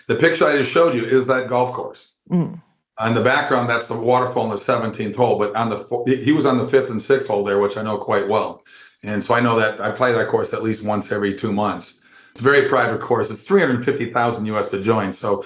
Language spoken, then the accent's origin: English; Minnesota, United States; I'm a Big Ten guy, too. I grew up in Minnesota, so we just recently played against Michigan.